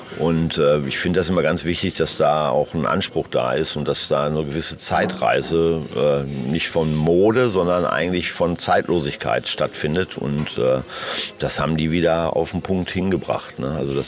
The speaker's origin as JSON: {"language": "German", "region": "North Rhine-Westphalia", "country": "Germany", "said": "Das ist meine Heimat und dann guckt man sowas auch, obwohl heute spielt das keine Rolle mehr, ob das NRW ist"}